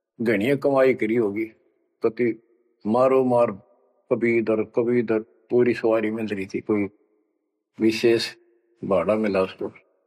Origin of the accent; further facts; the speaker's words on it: Uttar Pradesh, India; हम छोटे थे तो हमारे गांव से और लखनऊ तक 7-8 किलोमीटर है